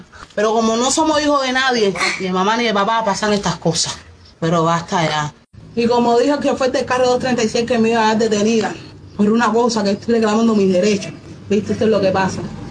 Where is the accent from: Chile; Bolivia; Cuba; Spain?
Cuba; born there; yo soy nacida aquí en Cuba y soy cubano y revolucionario.